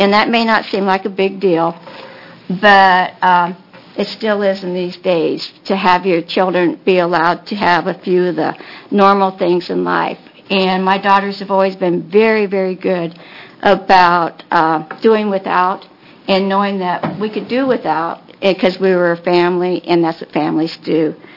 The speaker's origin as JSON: {"language": "English", "region": "Oregon", "country": "United States", "tie": "born or raised there", "said": "I grew up here in the Willamette Valley on a farm that my parents started from scratch"}